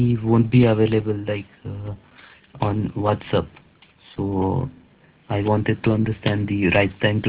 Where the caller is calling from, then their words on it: India; Yes, I'm calling from India.